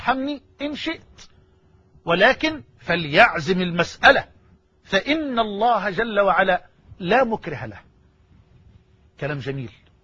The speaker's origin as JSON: {"language": "Arabic", "country": "Egypt", "said": "يعني بلغتنا في بلهجتنا في مصر"}